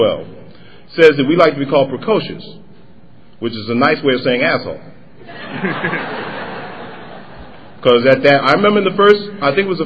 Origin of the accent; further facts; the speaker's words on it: New York, United States; I grew up in New York. Tragic, isn't it? From South Bronx. There's nothing wrong with that. Nothing wrong with growing up in New York.